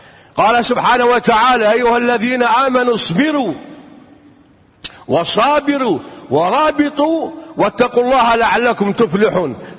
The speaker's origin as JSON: {"language": "Arabic", "country": "Kuwait", "said": "أمر عظيم نعيشه الآن في بلدتنا الحبيبة الكويت"}